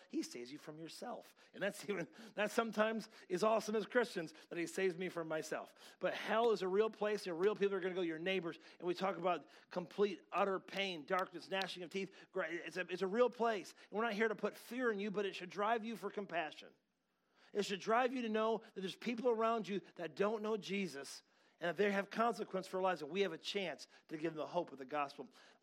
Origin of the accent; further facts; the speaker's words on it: Grand Rapids, Michigan, United States; another guy out of Grand Rapids, my hometown, wrote a book called Love Wins